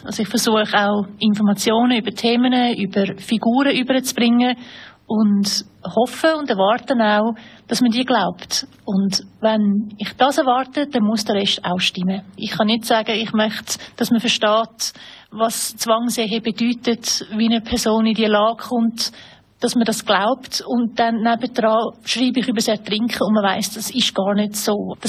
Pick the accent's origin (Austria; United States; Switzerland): United States; New York; Ich bin in New York aufgewachsen